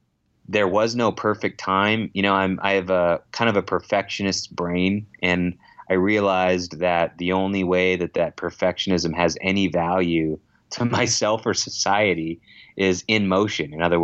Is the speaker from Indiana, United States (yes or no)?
no; Merced, California, United States; now in Los Angeles, United States; my hometown, which is called Merced.